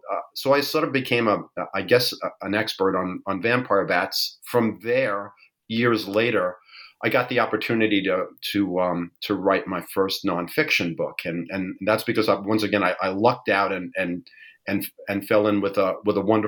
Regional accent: New York, United States; I am born and raised in New York. I grew up with parents who were hardworking middle class types

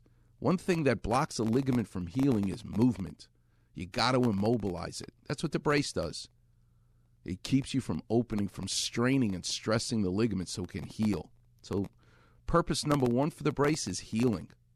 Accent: New York, United States; now in Los Angeles, United States; My guest is Alan Moore. He and I grew up together in New York.

